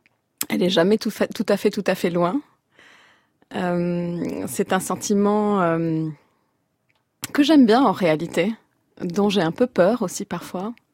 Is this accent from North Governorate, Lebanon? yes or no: no; Beirut, Beirut Governorate, Lebanon; la nostalgie s'est invitée dans mon rapport à ma ville natale, à Beyrouth.